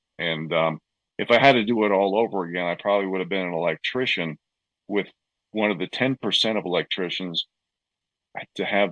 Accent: New York, United States; You know, I grew up in New York. I enjoyed New York. I enjoyed the nightclubs.

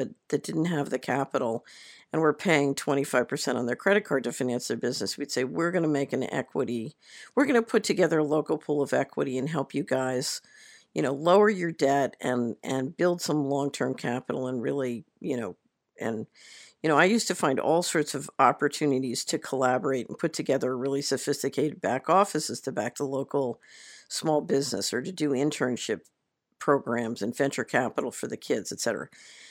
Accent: Philadelphia, Pennsylvania, United States; I grew up in Philadelphia. I've been to Erie, Pennsylvania.

